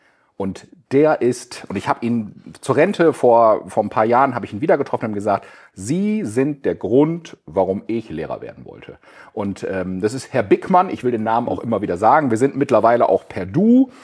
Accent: Nordhorn, Lower Saxony, Germany; Geboren in Nordhorn, Abitur in Badel, das ist das Missionsgymnasium St. Antonius Badel Richtung Bentheim, Richtung Gronau raus.

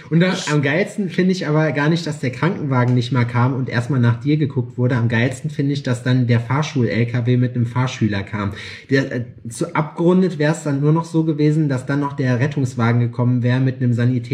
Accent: Gotha, Thuringia, Germany; Ich komme aus Gotha

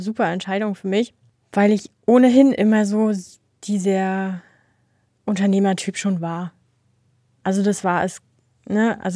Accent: Brandenburg, Germany; Und bin dann auch wieder in meine Heimat gezogen. Ich bin ja ein Brandenburger Kind in der Nähe vom Spreewald

